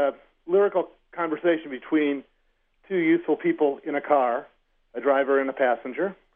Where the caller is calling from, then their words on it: Wake Forest, North Carolina, United States; Wake Forest, North Carolina.